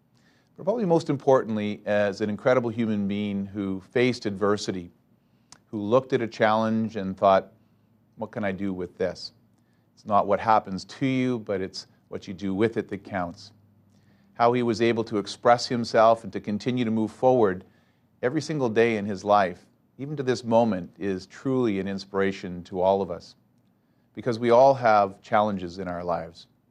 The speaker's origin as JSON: {"language": "English", "country": "Canada", "said": "as a Canadian"}